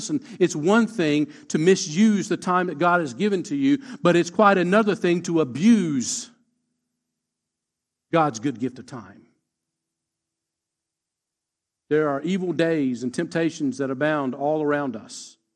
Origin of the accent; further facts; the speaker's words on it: United States; now in Australia; Growing up in the States, we had a set time that we start church.